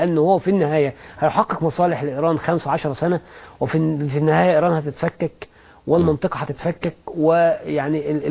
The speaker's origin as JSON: {"language": "Arabic", "country": "Egypt", "said": "أنا كمصري"}